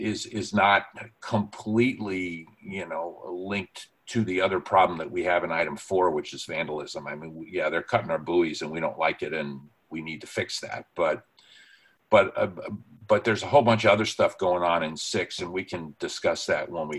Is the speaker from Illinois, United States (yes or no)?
no; New York, United States; I come from New York.